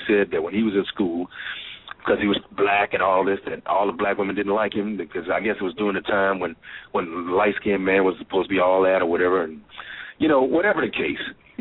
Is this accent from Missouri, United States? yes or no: yes; Kansas City, Missouri, United States; I grew up in a time in the 60s and 70s. And, you know, I grew up in Kansas City, so it was a little different for me.